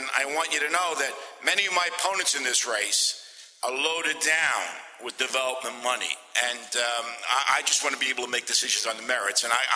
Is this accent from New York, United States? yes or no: yes; Brooklyn, New York, United States; I grew up in a park. That was my vacation when I was growing up in Brooklyn. We didn't have any money, and Third Street Park was my home.